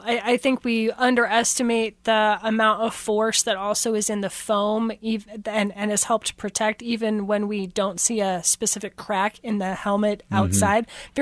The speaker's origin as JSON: {"language": "English", "region": "Nebraska", "country": "United States", "said": "Well, I mean, I'm a Husker. I come from Husker Nation, right? Like, so football is ingrained with us in the Midwest"}